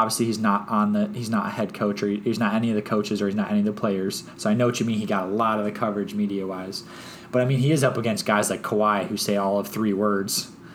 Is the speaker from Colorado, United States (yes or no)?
no; New York, United States; I'm like, oh, I'm from New York. They're like, oh, I'm from Brooklyn. I'm like, I'm not.